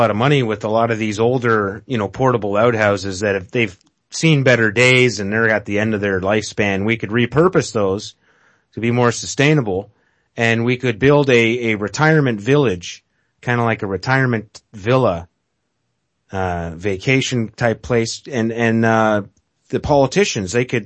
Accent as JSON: {"language": "English", "country": "Canada", "said": "As a Canadian, I can't get across the border very easy into America."}